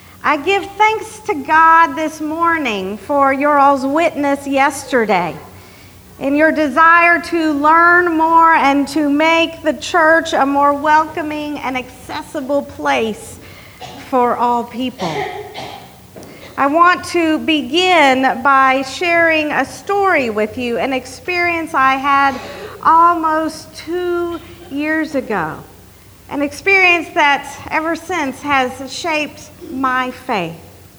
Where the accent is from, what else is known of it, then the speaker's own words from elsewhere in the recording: Kentucky, United States; now in Ridgefield, United States; but I am from Central Kentucky, and it's great to be back in a place where other people sound like me.